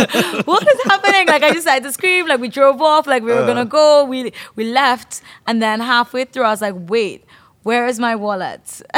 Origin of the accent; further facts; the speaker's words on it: Trinidad & Tobago; I'm from Trinidad and Tobago, but I represent for the Caribbean